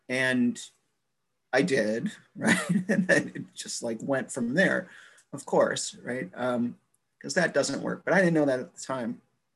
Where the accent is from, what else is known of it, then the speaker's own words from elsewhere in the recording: Chicago, Illinois, United States; moved away; also born or lived in South Dakota, United States; My best attempt to stay clean, I moved like 1,000 miles away. I'm from Chicago. I moved to South Dakota.